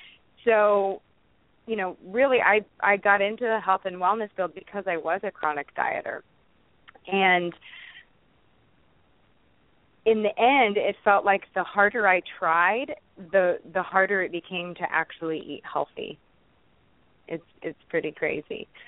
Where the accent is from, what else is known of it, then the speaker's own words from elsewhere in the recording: Indiana, United States; I was born and raised in Indiana, and I went to school at Ball State in Indiana and then did my internship in California.